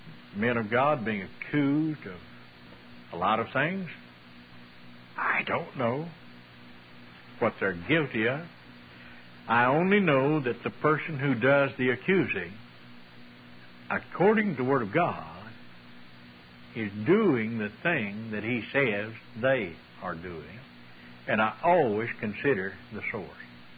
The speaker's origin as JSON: {"language": "English", "region": "Ozark Mountains", "country": "United States", "tie": "born or raised there", "said": "I said, you know, I grew up in the Ozark Mountains, and the favorite recreation on Saturday night was fighting."}